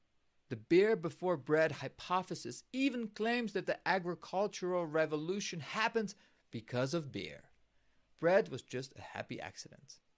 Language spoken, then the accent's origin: English; Netherlands; when I grew up in the Netherlands, one of the most light polluted areas in the world